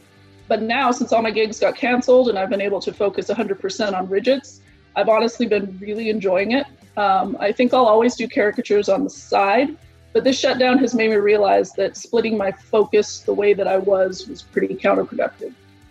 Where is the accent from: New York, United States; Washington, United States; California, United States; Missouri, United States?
California, United States; San Diego; I'm from San Diego, California.